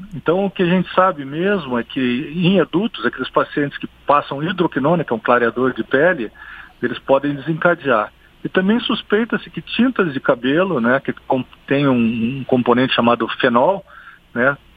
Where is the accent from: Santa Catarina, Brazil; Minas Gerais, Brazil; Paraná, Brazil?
Paraná, Brazil; Eu sou aqui do Paraná, só tem em Curitiba, Londrina e acabou